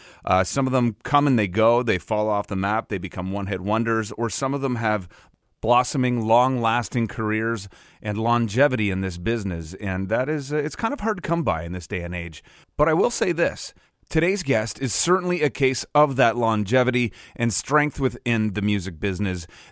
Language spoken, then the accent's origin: English; Canada; For anybody else that's listening, yes, we are good Canadian dudes.